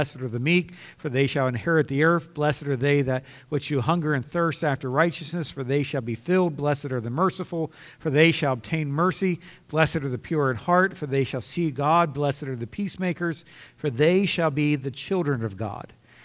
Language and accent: English; United States; born there; We consider, hey, you know, I was born in America. That's a blessing.